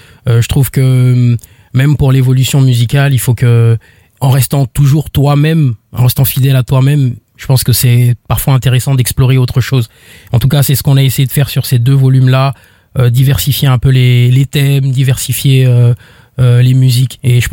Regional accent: Libreville, Estuaire, Gabon; Libreville, Gabon.

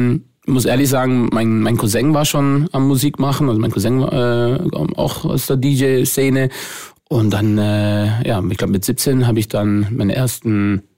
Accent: Baden-Württemberg, Germany; born there; Ich bin ja gebürtig aus dem Schwarzwald.

